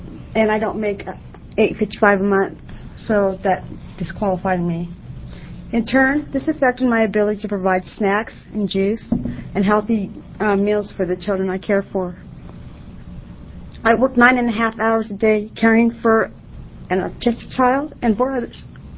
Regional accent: Salem, United States; I'm from Salem.

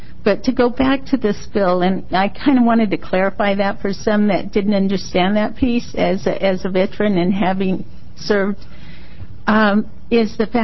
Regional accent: United States; as an American born and raised in the United States, second generation

